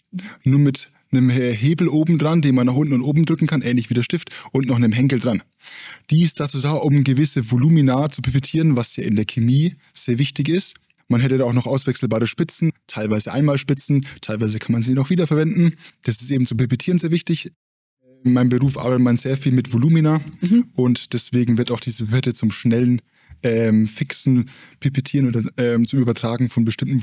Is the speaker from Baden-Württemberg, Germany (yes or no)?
no; Bamberg, Bavaria, Germany; ich komme aus der Bamberger Gegend.